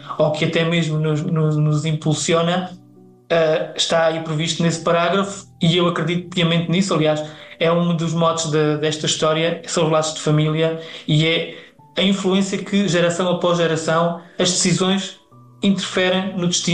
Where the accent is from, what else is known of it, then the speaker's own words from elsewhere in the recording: Alentejo, Portugal; E eu, como bom alentejano, que tu também reconheces esta característica